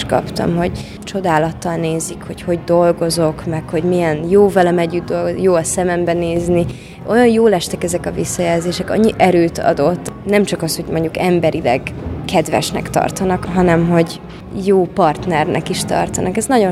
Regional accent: Budapest, Hungary; én Budapesten nőttem fel, ott jártam iskolába, egyetemre, ott is voltam gyakorlaton színházba

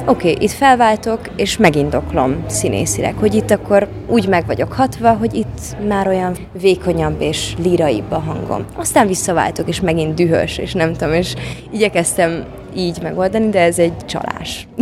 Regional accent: Budapest, Hungary; én Budapesten nőttem fel, ott jártam iskolába, egyetemre, ott is voltam gyakorlaton színházba

